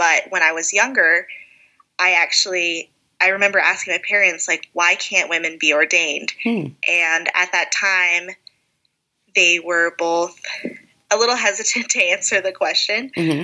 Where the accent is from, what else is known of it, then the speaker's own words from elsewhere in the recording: Washington, United States; Yeah, Washington State, 20 minutes away from Portland, Oregon. So green, rainy. I miss it.